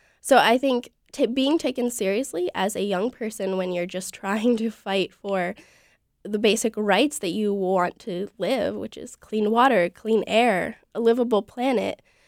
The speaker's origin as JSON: {"language": "English", "region": "New York", "country": "United States", "tie": "born or raised there", "said": "No, not this legislature, but I have testified many times in my home state of New York and against fracking and other issues where I live."}